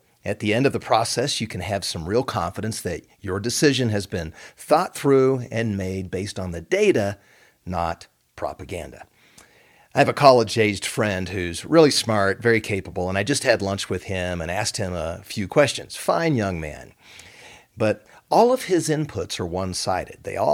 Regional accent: Colorado, United States; In my home state of Colorado, over 70% are vaccinated

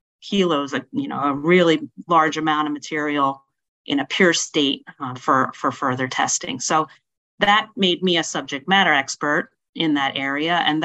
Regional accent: Pennsylvania, United States; I grew up in Pennsylvania, Northeast Pennsylvania, up in the Poconos. So small town girl, loved to ski, brought up in the ski zone, grew up in Catholic school.

